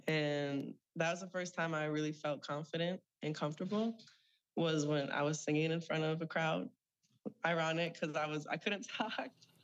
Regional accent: St. Michael, Minnesota, United States; now in Minneapolis, United States; So I grew up in St. Michael, Minnesota. And if you've never heard of the area, that's around Buffalo.

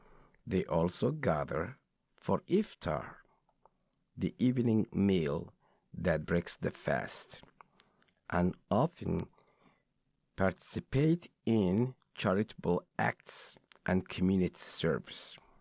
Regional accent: Somalia; I can't attest to that because I grew up in Somalia

